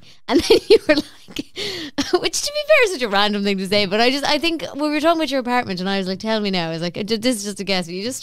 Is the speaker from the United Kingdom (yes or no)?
no; Connacht, Ireland; I grew up in Mayo. It was a rural school, right?